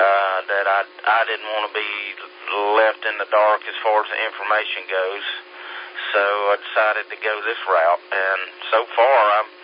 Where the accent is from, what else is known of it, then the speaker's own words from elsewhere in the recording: Campobello, South Carolina, United States; I'm originally from Campobello. I have a base station set up there, but I have a cabin on the 12-mile river out in the middle of nowhere in Pickens, South Carolina